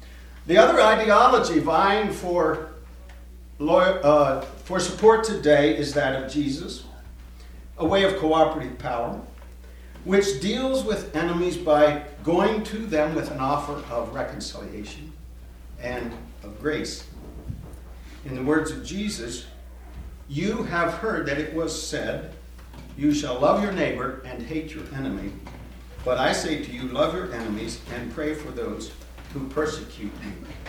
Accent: Akron, Pennsylvania, United States; from Akron, Pennsylvania.

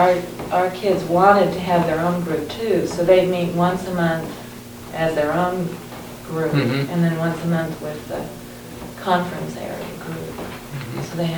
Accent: Seattle, Washington, United States; I'm from Seattle, and there are 5 cluster churches that have hired

